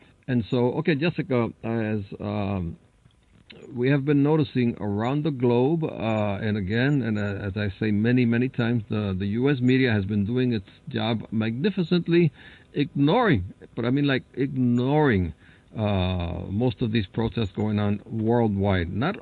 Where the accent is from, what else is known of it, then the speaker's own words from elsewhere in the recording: Puerto Rico; And I'm from Puerto Rico. And in Puerto Rico, there have been huge protests over the last year and a half.